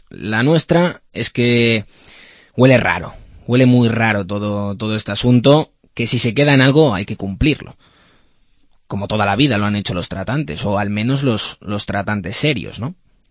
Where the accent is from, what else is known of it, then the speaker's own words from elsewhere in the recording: Asturias, Spain; un charrito hoy que se ha ido hasta mi tierra, hasta Asturias, y a mí, pues planear este viaje, como dice … aquí, pues me gusta volver a casa siempre